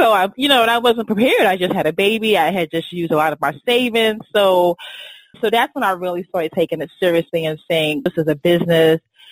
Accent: Brooklyn, New York, United States; Because I knew you were from New York, but I didn't know you were in Brooklyn, actually. Because, yeah, I grew up in Brooklyn.

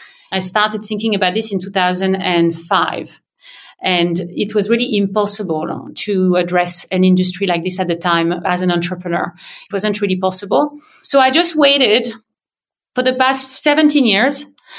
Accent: Paris, Île-de-France, France; English is a second language; now in United Kingdom; I was living in the UK, but I grew up in France, in Paris.

